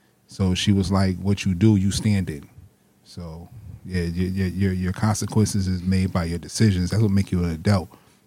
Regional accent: New Haven, Connecticut, United States; also born or lived in Hartford; I'm from right here in New Haven, man. I was born in Franklin Street Projects, Grand Avenue area. And then my mom got married when I was about 12, and we moved to the Hartford area.

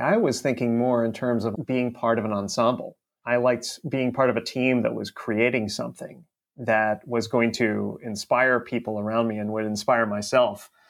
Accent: Baltimore, Maryland, United States; I'm originally from Baltimore, so I flew to the other side of the country, didn't know a single person out here

